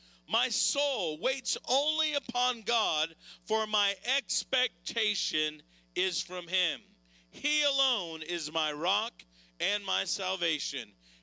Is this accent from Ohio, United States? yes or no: yes; Dayton, Ohio, United States; also born or lived in Tulsa / Colorado; We grew up in Ohio. We lived and were born and raised in Dayton. And I went off to Oral Roberts University, so I spent some time in Tulsa